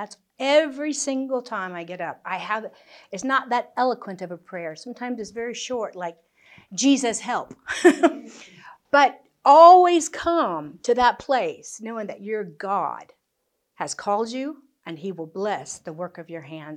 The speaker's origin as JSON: {"language": "English", "country": "United States", "moved": "yes", "lives_now": "United Kingdom", "said": "I'm from America, but I live in Scotland"}